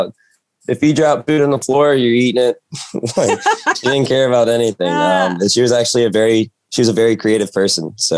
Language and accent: English; Florida, United States; So I spent the summers up here in Virginia. I grew up in Florida and I always gravitated towards the kitchen.